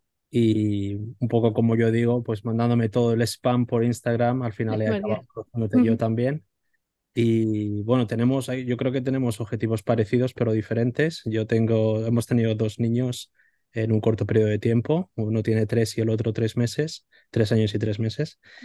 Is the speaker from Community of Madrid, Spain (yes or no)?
no; Valladolid, Castile and León, Spain; moved away as an adult; now in Sweden; Soy de Valladolid, pero vivimos en Suecia. Nos mudamos como hace 10 años más o menos.